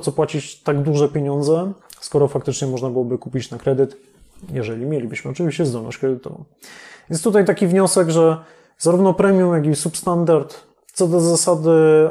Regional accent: Katowice, Silesian Voivodeship, Poland; now in Tricity, Poland; sam pochodzę z Katowic, teraz przeniosłem się do Trójmiasta.

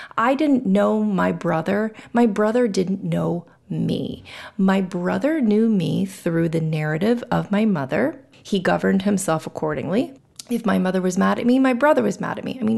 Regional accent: Florida, United States; because my mom lived in New York, and we followed my grandparents down to Florida when I was two. So I grew up in Florida

